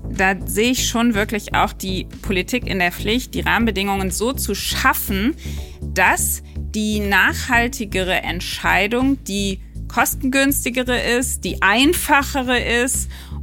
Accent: Cologne, North Rhine-Westphalia, Germany; ich bin Kölnerin

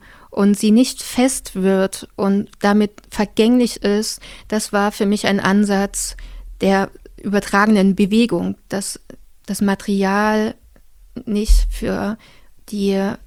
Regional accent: Saxony, Germany; now in Halle, Germany

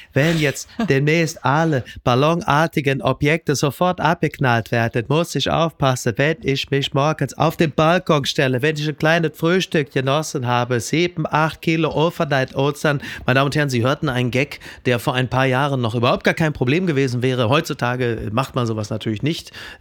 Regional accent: North Rhine-Westphalia, Germany; Ja, ich komme aus dem Ruhrgebiet

